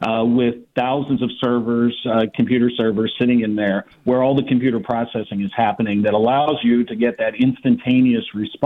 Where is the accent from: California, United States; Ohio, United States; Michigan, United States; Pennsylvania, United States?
Pennsylvania, United States; Pittsburgh; accent: Pittsburgh; I didn't bring my Pittsburgh accent to the conversation.